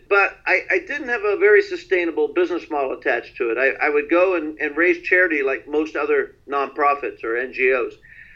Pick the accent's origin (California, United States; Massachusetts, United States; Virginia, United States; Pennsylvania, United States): California, United States; San Francisco; I discovered human trafficking in my hometown of San Francisco.